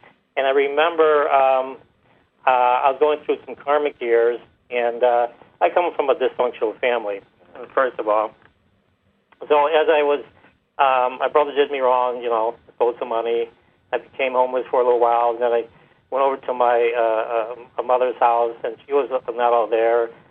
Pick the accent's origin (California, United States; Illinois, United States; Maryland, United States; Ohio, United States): Illinois, United States; Chicago; now in Dallas, United States; I was actually originated and born in Chicago, Illinois. That's my hometown. I live in Dallas now, but I've done a lot of traveling.